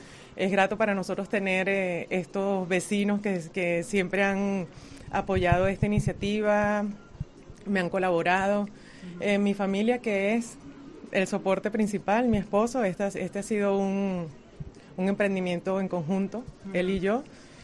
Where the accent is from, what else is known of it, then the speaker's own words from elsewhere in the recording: Venezuela; now in Spain; soy de Venezuela. Bueno, mitad Venezuela, mitad gallega, porque mi padre nació en Vigo, él se fue de acá a los 14 años